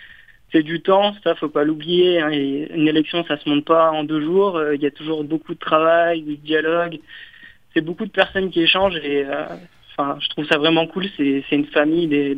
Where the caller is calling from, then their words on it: La Tour-du-Pin, Auvergne-Rhône-Alpes, France; je viens de la Tour du Pin.